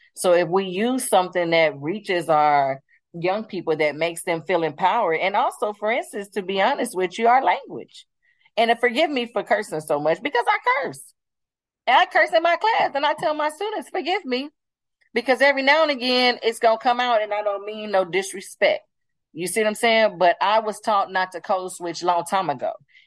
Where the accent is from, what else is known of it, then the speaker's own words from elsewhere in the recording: Los Angeles, California, United States; And so I'm from South Central Los Angeles. I grew up on 51st and Dinker. I went to Crenshaw High School.